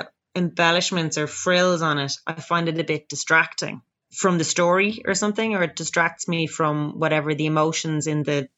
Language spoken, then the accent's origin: English; Dublin, Leinster, Ireland; accent: Dublin; And I always sing them in a Dublin accent and really like confuse everyone.